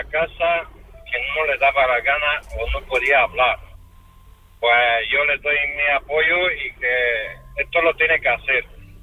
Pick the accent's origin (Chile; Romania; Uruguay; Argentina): Romania; Spanish is a second language; moved away as an adult; now in Spain; como emigrante. Soy rumano, vivo en España 22 años